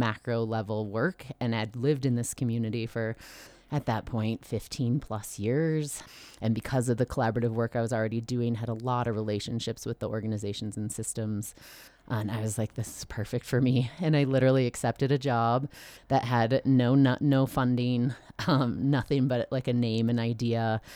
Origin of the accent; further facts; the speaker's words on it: Wisconsin, United States; I grew up in Wisconsin, right on the border of Minnesota, ended up at school at the University of Minnesota Duluth.